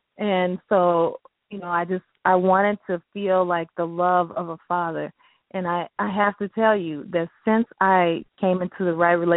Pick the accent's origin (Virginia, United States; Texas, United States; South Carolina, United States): Texas, United States; Houston; I believe Texas, which is my hometown, Houston, Texas.